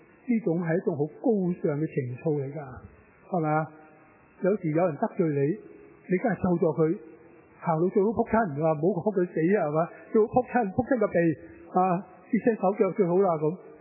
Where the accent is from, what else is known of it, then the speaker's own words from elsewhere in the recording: Hong Kong; 这个那城就是我们生于斯长于斯的香港